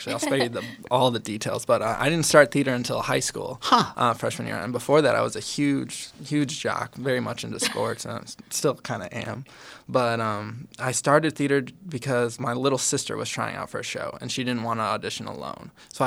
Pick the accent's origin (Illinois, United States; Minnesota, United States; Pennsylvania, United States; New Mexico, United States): Illinois, United States; Chicago; I'm from Chicago, Illinois.